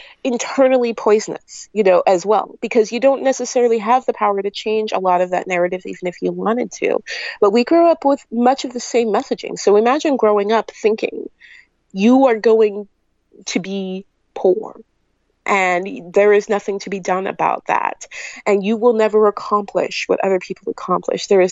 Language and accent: English; Seattle, Washington, United States; I grew up in Seattle. So, you know, I like to joke sometimes I speak very fluent white people. I grew up here.